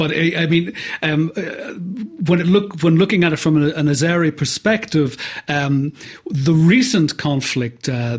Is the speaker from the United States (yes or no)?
no; Ireland; with being Irish, I understand diaspora and second generation, third generation who have never actually lived in the old country.